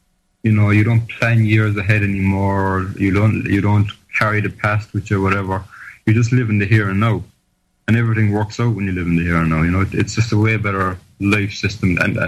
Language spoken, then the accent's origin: English; Ireland; now in New Zealand; I'm from Ireland and meeting people there who are having it. Now I'm in New Zealand